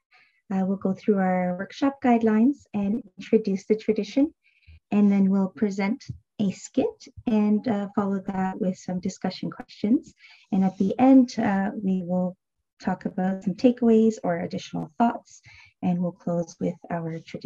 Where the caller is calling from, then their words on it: Toronto, Ontario, Canada; I'm calling in from Toronto